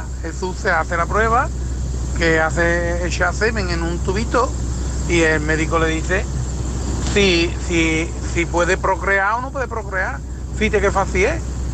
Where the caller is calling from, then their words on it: Seville, Andalusia, Spain; aquí de Sevilla. El camionero en ruta.